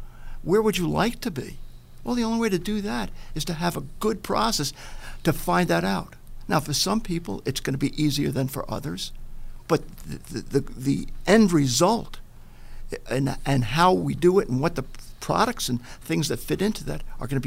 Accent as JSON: {"language": "English", "town": "Little Neck", "region": "New York", "country": "United States", "tie": "born or raised there", "lives_now": "Buffalo, United States", "said": "Yeah, I'm not from Buffalo. No. I grew up in Long Island in Little Neck."}